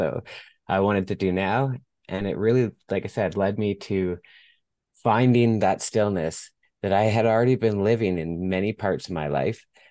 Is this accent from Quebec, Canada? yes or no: no; British Columbia, Canada; So as I said, I'm from Vancouver Island.